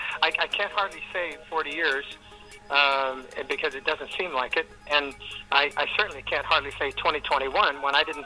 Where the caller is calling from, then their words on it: Nashville, Tennessee, United States; I'm calling you from Nashville, and it's a beautiful sunny day here.